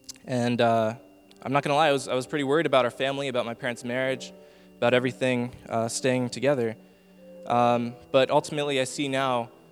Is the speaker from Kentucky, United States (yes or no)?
no; Los Angeles, California, United States; I'm 19 years old. I'm in my second year here at the University of Texas at Austin, and I come from Los Angeles.